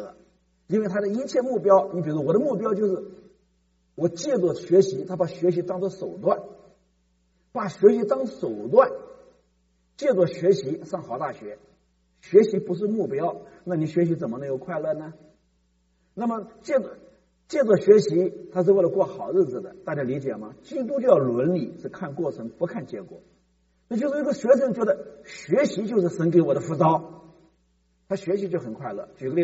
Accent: China; 这就我们中国人教的，知道吗？

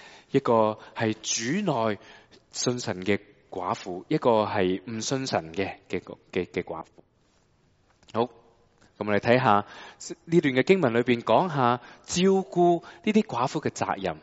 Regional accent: China; 但係敬这个的态度对着父母呢，那个就变成我们中国人的孝了

